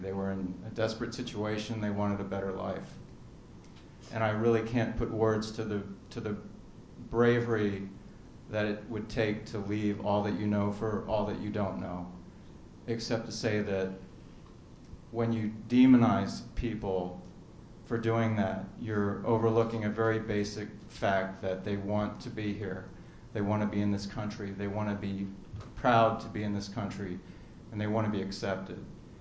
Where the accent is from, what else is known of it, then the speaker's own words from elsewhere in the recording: United States; I was not proud of being Japanese American.